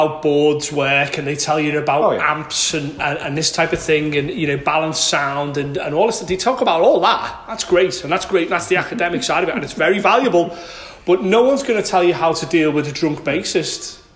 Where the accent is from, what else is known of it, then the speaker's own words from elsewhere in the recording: Liverpool, North West England, United Kingdom; I'm down the banks because I'm from Liverpool.